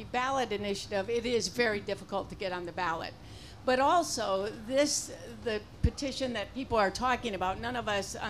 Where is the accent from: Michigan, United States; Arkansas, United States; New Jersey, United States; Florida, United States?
Michigan, United States; Now, I was from Newaygo County, so there was only one party.